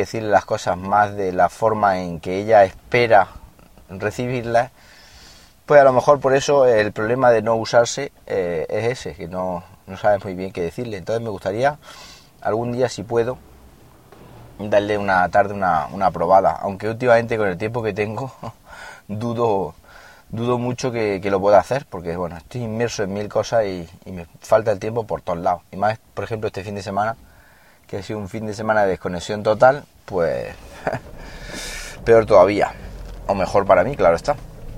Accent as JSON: {"language": "Spanish", "town": "Siles", "region": "Andalusia", "country": "Spain", "tie": "born or raised there", "said": "Yo este fin de semana he estado en Siles, Jaén, que es mi pueblo de origen"}